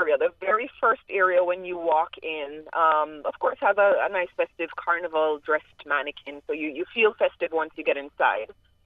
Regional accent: Jamaica; now in United States; Because when I was growing up in Jamaica, I would hear about the Caribbean, but I only knew Jamaican people and maybe one or two Trinidadians or what have you. When I came here to live in South Florida

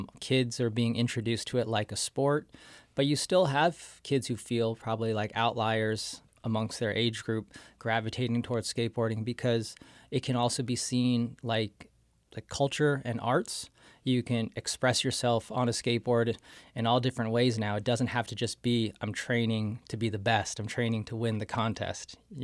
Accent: San Diego, California, United States; I grew up in San Diego, California, and so skateboarding was all around me.

